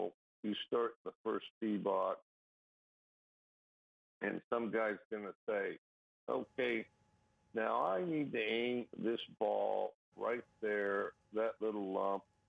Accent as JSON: {"language": "English", "region": "Wyoming", "country": "United States", "tie": "born or raised there", "said": "I grew up in Wyoming"}